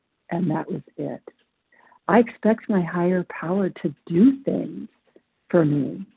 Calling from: Nevada, United States; in Nevada.

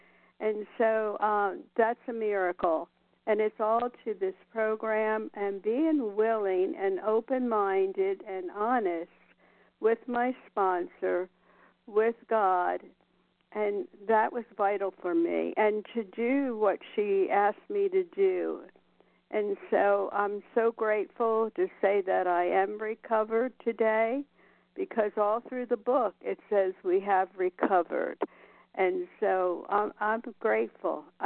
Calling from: Nevada, United States; Good morning. … from Nevada.

